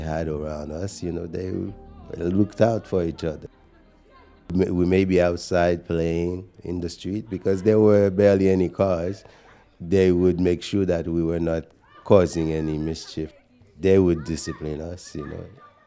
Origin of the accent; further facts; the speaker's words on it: Port-au-Prince, Ouest, Haiti; Growing up in Port-au-Prince in Haiti, it's a small little town. If you're in Haiti, you would consider that rural, so, you know, far from the capital.